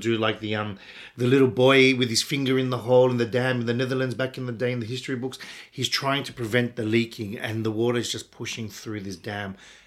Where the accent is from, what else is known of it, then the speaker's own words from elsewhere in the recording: Australia; I grew up in Australia hearing about the division and the separation